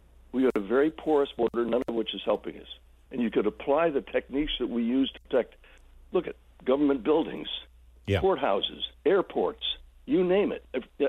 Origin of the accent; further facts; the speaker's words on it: New York, United States; The case was in New York. I was growing up in New York. My dad's last duty station was in New York.